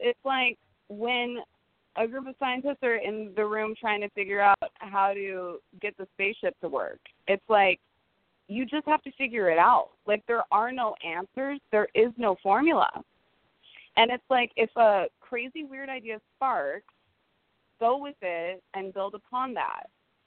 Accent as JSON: {"language": "English", "region": "California", "country": "United States", "tie": "born or raised there", "said": "I actually grew up in Silicon Valley, the Bay Area."}